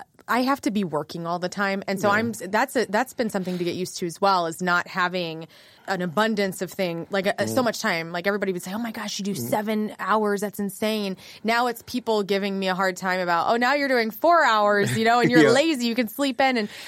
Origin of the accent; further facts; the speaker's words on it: West Frankfort, Illinois, United States; I was born in Carbondale, Illinois.